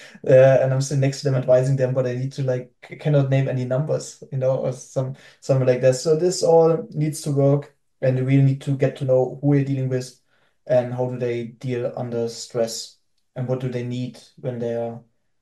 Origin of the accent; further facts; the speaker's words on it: Germany; accent: German; English is a second language; People need to deal with my German accent